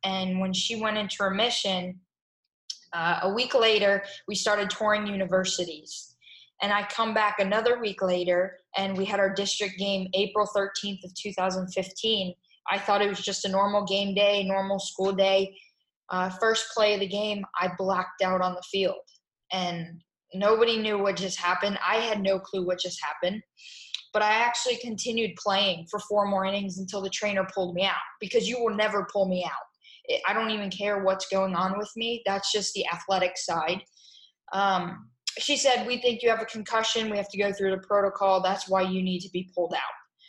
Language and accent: English; Wellington, Florida, United States; also born or lived in Davie; I was born in Davie, Florida. and we moved up to Wellington, Florida, where I am now, when I was about 3 and a half.